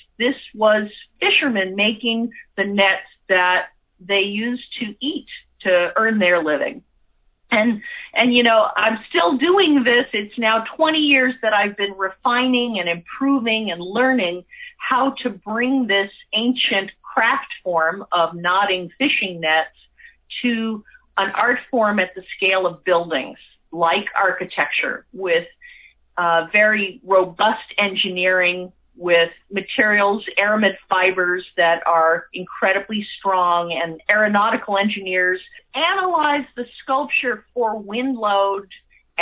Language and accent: English; St. Petersburg, Florida, United States; which is in my hometown, on the coast of Tampa Bay, where I grew up.